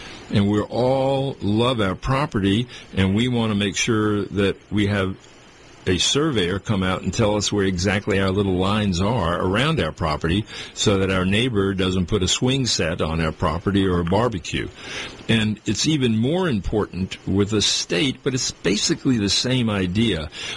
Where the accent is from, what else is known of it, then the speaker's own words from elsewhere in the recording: Georgia, United States; When we go out, we like to say we're from Georgia, and everybody knows where Georgia is, and that's a lot different than being from Florida or South Carolina or North Carolina.